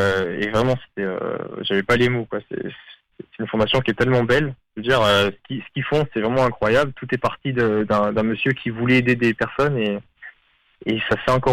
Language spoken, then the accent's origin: French; Grenoble, Auvergne-Rhône-Alpes, France; Donc, à la base, je suis montagnard. Je viens de Grenoble, dans la région Rhône-Alpes.